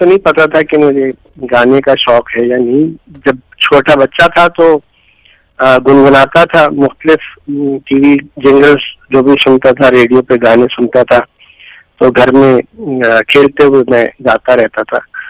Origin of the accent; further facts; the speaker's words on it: Karachi, Sindh, Pakistan; میں کراچی میں ہوں اور کراچی میں ہی میں پیدا ہوا تھا, ساری عمر کراچی میں ہی رہا ہوں.